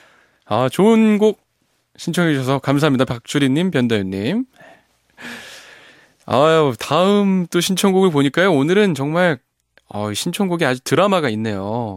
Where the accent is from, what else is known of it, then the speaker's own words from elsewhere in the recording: Seoul, South Korea; 저 어렸을 땐 저는 서울에 살았었고